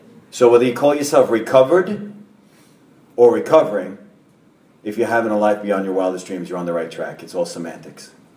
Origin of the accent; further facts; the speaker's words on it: Long Island, New York, United States; So I grew up in Long Island, New York, right, in the 80s, mid-80s